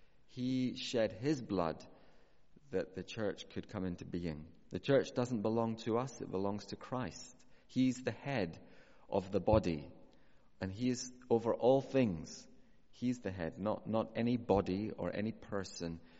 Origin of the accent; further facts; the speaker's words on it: United Kingdom; I think sometimes part of being British, isn't it, that we maybe put on the stiff upper lip